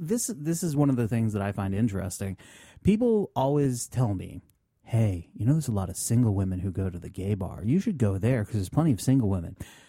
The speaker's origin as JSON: {"language": "English", "region": "Scotland", "country": "United Kingdom", "said": "I'm Scottish, so I'm supposed to hate the Irish."}